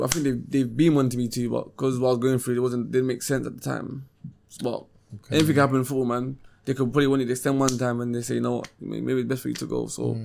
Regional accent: Jamaica; Just because I come up from Jamaica, I'm on the bashment.

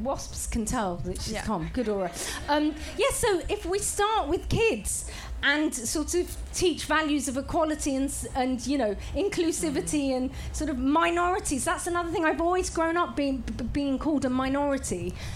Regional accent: Bangladesh; I'm from Bangladesh, so I'm not lying, I'm not from India.

